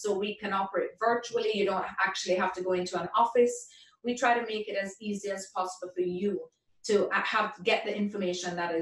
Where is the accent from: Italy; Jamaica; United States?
Jamaica; I'm from Jamaica, as I mentioned.